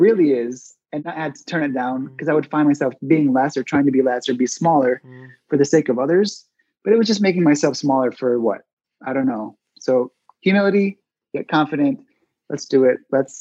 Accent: Midwest, United States; the mentality that I heard a lot growing up in the Midwest

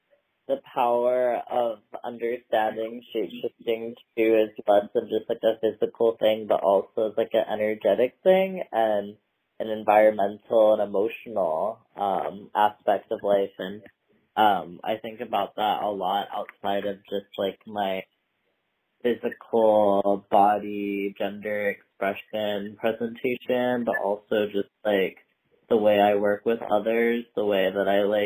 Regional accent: Honolulu, Hawaii, United States; I grew up in Oahu, and I lived in 13 different homes. So I grew up in Honolulu, in Liliha, in Mililani, and so my dad and my grandma both grew up in Oahu as well

